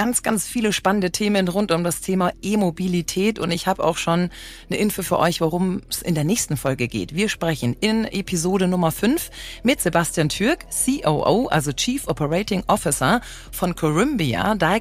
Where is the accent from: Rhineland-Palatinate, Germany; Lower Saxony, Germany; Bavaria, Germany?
Bavaria, Germany; ich komme aus Bayern.